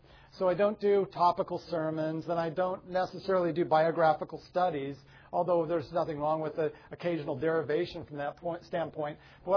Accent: Northwest, United States; I'm not from Texas. I just got there to marry my wife. Actually, I grew up in the Northwest, and I really appreciate being back.

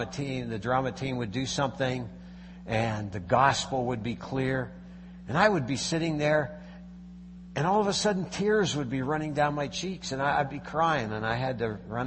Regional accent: Pennsylvania, United States; But I grew up, as Pastor did, in Pennsylvania. I grew up in Dutch country.

